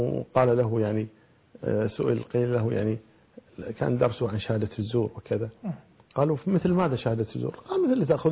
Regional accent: Kuwait; وعندنا في الكويت، عندنا في الكويت طلبة علم

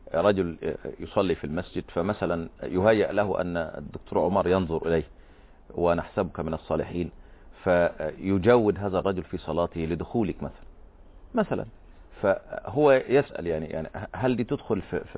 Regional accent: Egypt; لو بيكتب على البيت كمان عندنا في مصر في جمهورية مصر عبيه هنا.

